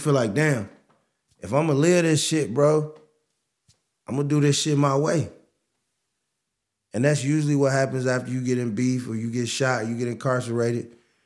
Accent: Midwest, United States; You know, like I said, I'm from the Midwest. I'm still old school.

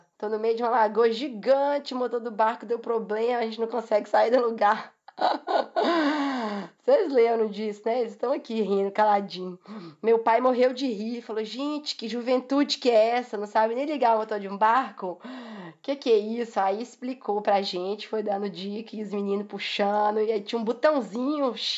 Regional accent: Teófilo Otoni, Minas Gerais, Brazil; born there; Eu nasci em Teófilo Otoni, que é no Vale do Mucuri, mas fica pertinho ali do Parque do Rio Doce, mais ou menos 2-3 horas do parque.

